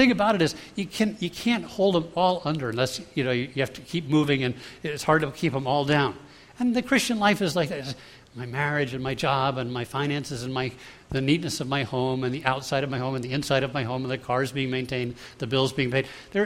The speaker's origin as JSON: {"language": "English", "country": "United States", "said": "sir, excuse me, I'm a pastor from the United States, and my son and I are just traveling"}